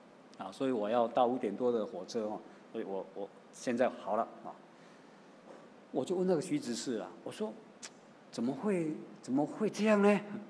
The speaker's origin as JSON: {"language": "Chinese", "country": "Taiwan", "said": "他也不知道我从台湾来的"}